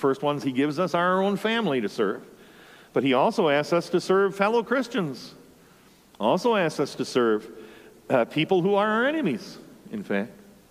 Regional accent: Michigan, United States; I turn on my Lions. Yes, I'm from Michigan.

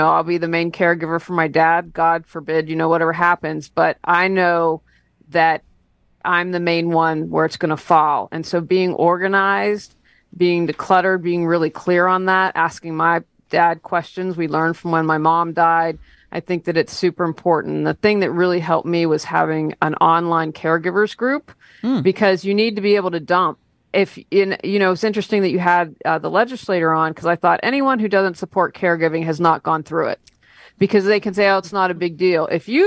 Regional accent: Wheeling, West Virginia, United States; also born or lived in Boston / Los Angeles; I'm based currently in Wheeling, West Virginia, my hometown. I'm thrilled to be here because I moved back to help care for my mother.

